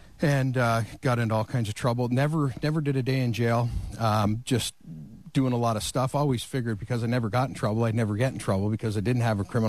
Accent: Fenwick, Ontario, Canada; Pelham area, but always in the Niagara region.

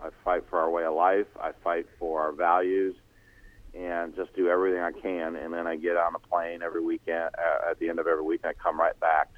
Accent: Lake County, Indiana, United States; I'm from Lake County, Indiana.

